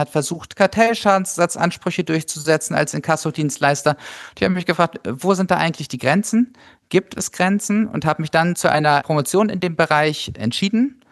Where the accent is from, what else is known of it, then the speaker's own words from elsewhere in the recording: Hamburg, Germany; born there; Bin gebürtiger Hamburger